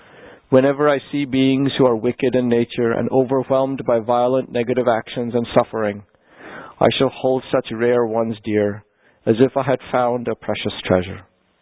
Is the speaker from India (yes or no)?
yes; Kolkata, West Bengal, India; I come from Calcutta. You know, I actually went to school in Calcutta. I went to the Jesuit. It was staffed by Belgian and French priests.